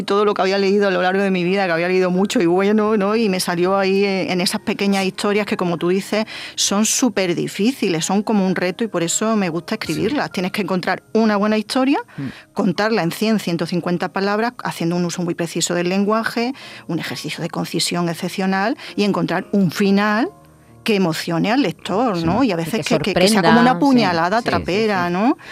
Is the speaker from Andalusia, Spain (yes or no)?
yes; Jaén, Andalusia, Spain; Porque es un homenaje a Jaén, un homenaje a mi tierra, ¿no?